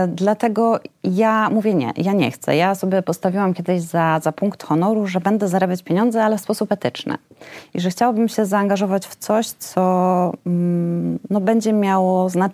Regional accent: Warsaw, Masovian Voivodeship, Poland; Ja jestem z kolei warszawianką od pokoleń i u mnie nigdy tego tematu nie było.

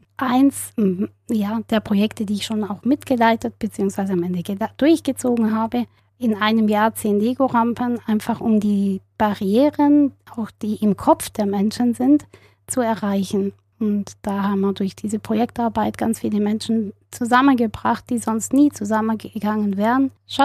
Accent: Sicily, Italy; Ich würde gerne mal in meine Heimat wieder nach Sizilien reisen, meine Familie treffen

